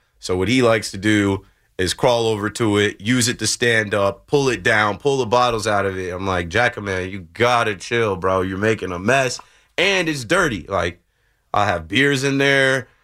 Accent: New Jersey, United States; I grew up in Monmouth County down the shore where that's right in the middle.

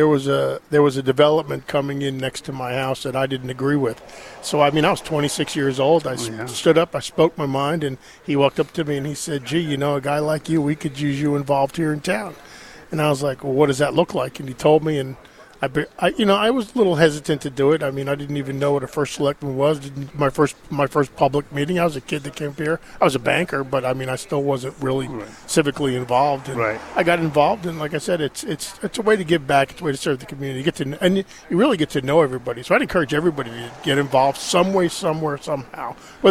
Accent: New York, United States; My wife's from the city, and I'm from Westchester

